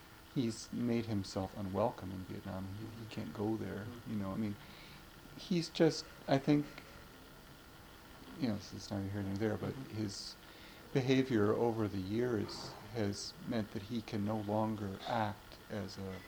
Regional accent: United States; and for me as an American to go there would sort of contaminate it as a place, you know.

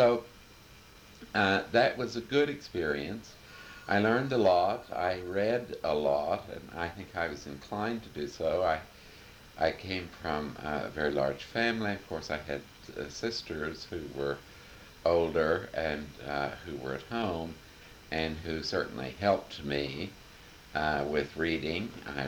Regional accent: Missouri, United States; it was a part of the experience of many people growing up in the Midwest, and certainly with me in Southwest Missouri.

